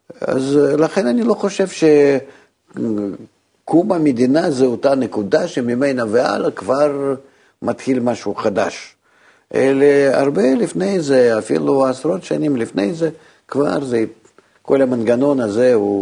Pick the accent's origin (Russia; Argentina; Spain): Russia; now in Israel; תראי, אני הגעתי מרוסיה, ושם הייתה מגמה מאוד מאוד, היה שקר גדול, אבל בכל זאת לימדו אותנו בבית ספר והלאה